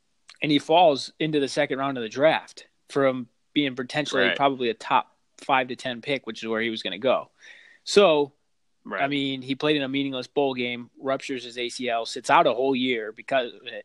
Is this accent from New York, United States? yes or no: yes; New York, United States; Even though I'm fake New York, I'm upstate, but.